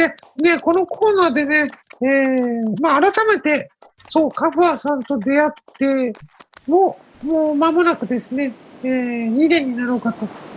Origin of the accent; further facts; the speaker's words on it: Hawaii, United States; now in Japan; そんなことないよ、ハワイから来てるからね